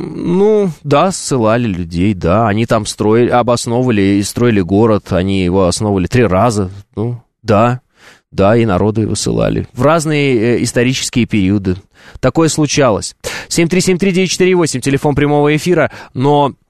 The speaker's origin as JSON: {"language": "Russian", "town": "Oral", "region": "West Kazakhstan Region", "country": "Kazakhstan", "tie": "born or raised there", "said": "Я, например, родом сам из Западного Казахстана. Вот есть такой город Уральск"}